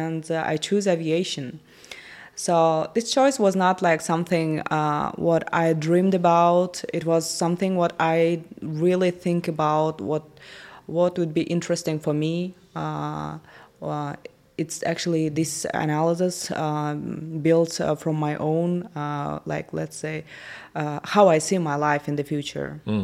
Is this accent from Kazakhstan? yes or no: yes; Kazakhstan; I am from Kazakhstan. I was born and grew up in Kazakhstan.